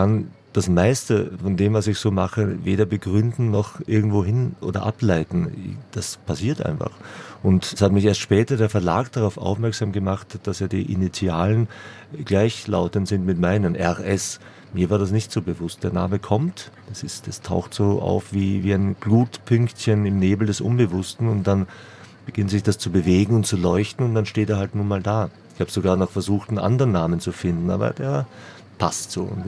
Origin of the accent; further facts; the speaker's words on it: Vienna, Austria; born there; Naja, erstmal komme ich daher. Ich bin ja geborener Wiener